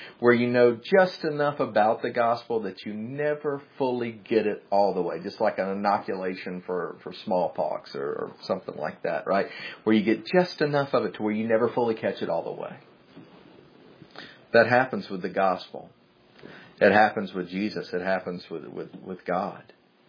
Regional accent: the South, United States; But listen, I grew up in the South. We call them Baals.

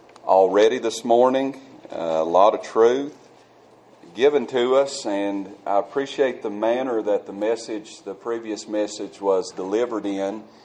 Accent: North Carolina, United States; we are from the mountains of Western North Carolina, and we are hillbillies in a lot of ways

